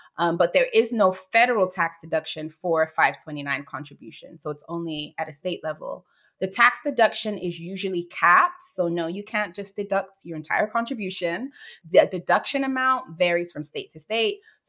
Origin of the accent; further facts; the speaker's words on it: Florida, United States; I recently opened a second one in my home state, Florida